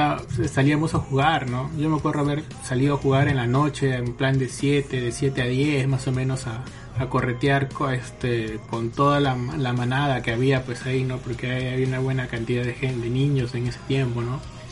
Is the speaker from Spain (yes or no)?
no; Trujillo, La Libertad, Peru; Nosotros, bueno, somos de Trujillo, de la Libertad, y nos íbamos los 3 meses de vacaciones.